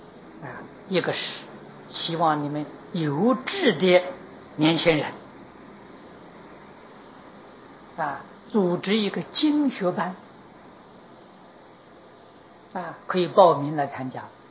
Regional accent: Taiwan; 我们台湾人就有福了

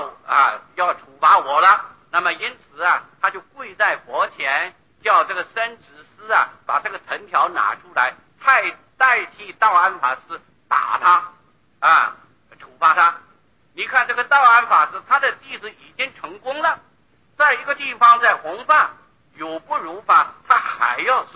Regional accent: Taiwan; 我们台湾人说叫做金瓜街

